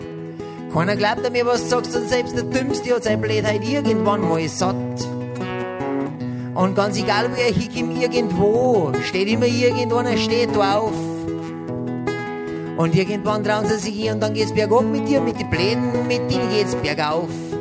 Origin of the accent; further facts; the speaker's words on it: Bavaria, Germany; weil Hanf war ja in den Nachkriegsjahren Tabakersatz bei uns in Bayern zumindest, verstehst du?